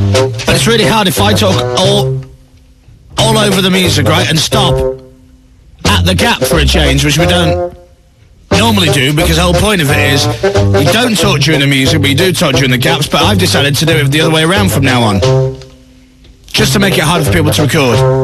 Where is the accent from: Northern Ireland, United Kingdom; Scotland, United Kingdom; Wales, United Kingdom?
Northern Ireland, United Kingdom; as I'm from Northern Ireland, I'll do a Belfast version of it with some Belfast phrases.